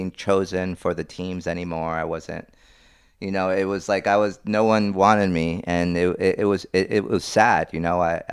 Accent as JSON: {"language": "English", "region": "Hawaii", "country": "United States", "tie": "born or raised there", "also_born_or_lived": "Santiago, Chile", "second_language": "English", "said": "I was born in Santiago, Chile, 1976, and lived there till like I was about 6 years old, and then my mom divorced my dad, and you know, she took me with her, and the first place in the United States I lived was Hawaii"}